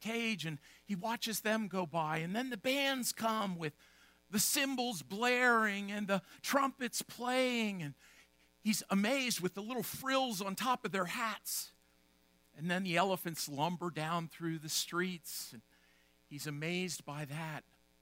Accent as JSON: {"language": "English", "town": "Harrisburg", "region": "Pennsylvania", "country": "United States", "tie": "born or raised there", "said": "Now, I grew up here in Harrisburg, in the Harrisburg area"}